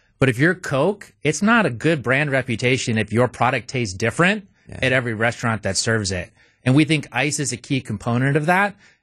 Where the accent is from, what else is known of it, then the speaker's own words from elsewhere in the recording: Wauwatosa, Wisconsin, United States; Yeah, so I grew up here in Wauwatosa, Wisconsin.